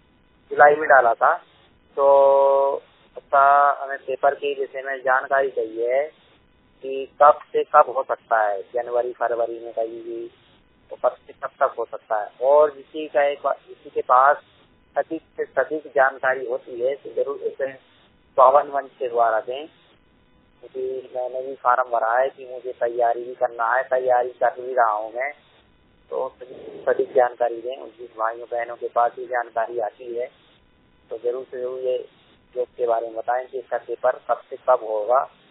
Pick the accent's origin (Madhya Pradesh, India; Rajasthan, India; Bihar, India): Madhya Pradesh, India; मैं भोपाल जिले का निवासी हूँ। मेरी पढ़ाई 12वीं तक है।